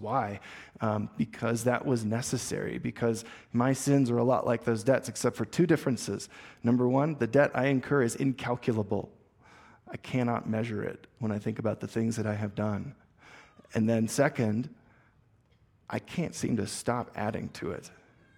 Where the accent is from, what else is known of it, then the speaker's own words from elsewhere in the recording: the South, United States; Now, I come from the South. We have this fun word called y'all.